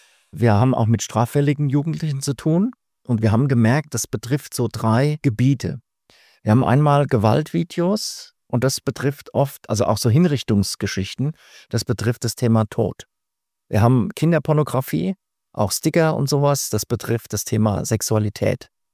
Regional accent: Hesse, Germany; zumindest in Hessen, wo ich herkomme, ab 4. Klasse ist der Aufklärungsunterricht.

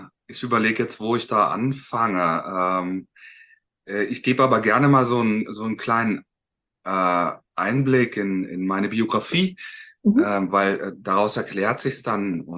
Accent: Baden-Württemberg, Germany; ich komme aus dem Schwarzwald, aus einer kleinen Stadt

